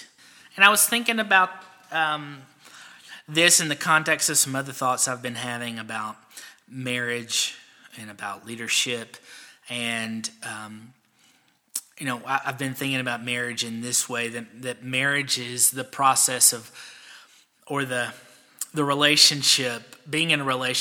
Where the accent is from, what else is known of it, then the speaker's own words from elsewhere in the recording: Alabama, United States; I was born and raised in Alabama, so I'm an Alabama homer, especially when it comes to football.